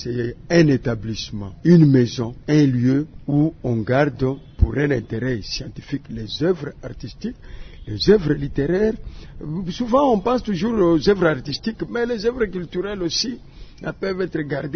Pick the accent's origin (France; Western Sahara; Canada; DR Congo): DR Congo; Kisangani, Tshopo; par exemple ici chez nous à Kisangani